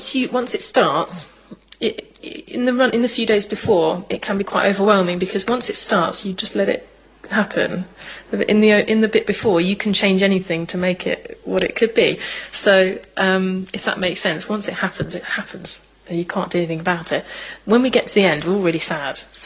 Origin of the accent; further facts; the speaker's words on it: Islington, London, United Kingdom; Me and my brother and sister, we grew up mostly in Islington, in Angel. We lived in Stoke Newington for a bit, so kind of quite, you know, central London, you know, growing up.